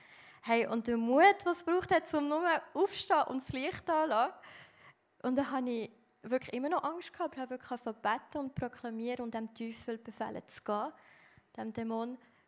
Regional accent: Fribourg, Switzerland; now in Lucerne, Switzerland; Ich bin im Kanton Freiburg geboren und aufgewachsen. Und ich habe ein paar Jahre, bevor ich auf Luzern gezogen bin, hatte ich einen Traum gehabt.

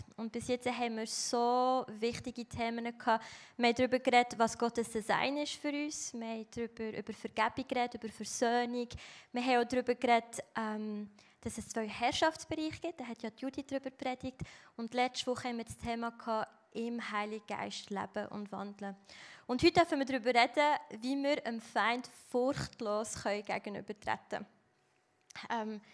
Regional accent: Fribourg, Switzerland; now in Lucerne, Switzerland; Ich bin im Kanton Freiburg geboren und aufgewachsen. Und ich habe ein paar Jahre, bevor ich auf Luzern gezogen bin, hatte ich einen Traum gehabt.

